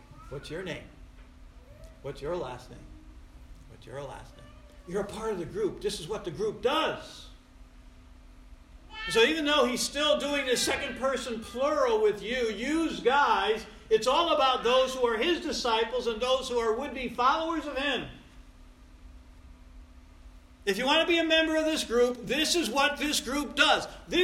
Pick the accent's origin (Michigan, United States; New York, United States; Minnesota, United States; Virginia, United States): New York, United States; Troy; I grew up in South Troy and we used to talk like this, "Use guys."